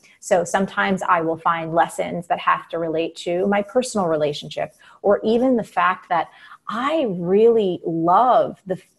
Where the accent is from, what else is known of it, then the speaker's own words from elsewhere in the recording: New York, United States; I'm from New York, and we have New York Governor Andrew Cuomo.